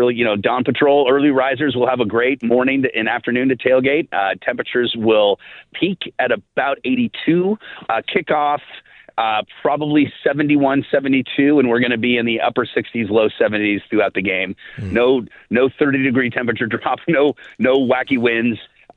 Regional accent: West Coast, United States; You know, as I mentioned, I grew up in the West Coast.

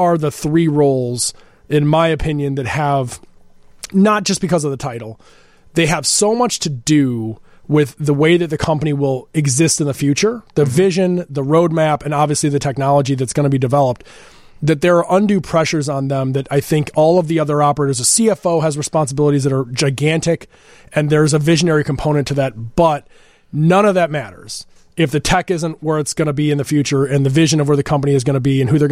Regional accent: Glen Ellyn, Illinois, United States; Okay, so I'm Glen Ellen, so I'm a suburban child who claims Chicago as well.

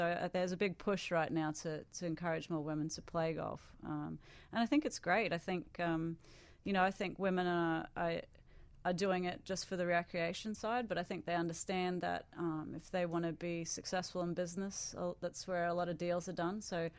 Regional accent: Australia; Well, when I was growing up in Australia, for the most part of my childhood, we had two television stations.

